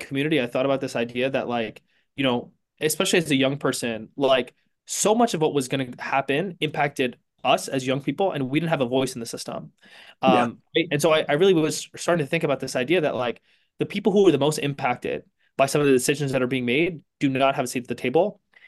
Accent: Jersey City, New Jersey, United States; growing up in Jersey City, post 9/11

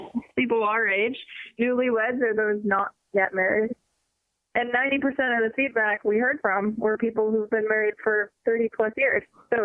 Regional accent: East Coast, United States; he knew I was from the East Coast

